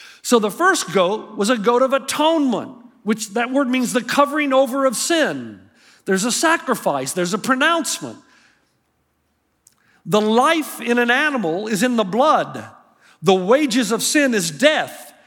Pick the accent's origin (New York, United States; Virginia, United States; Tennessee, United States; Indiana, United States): Tennessee, United States; you know, I grew up in Tennessee.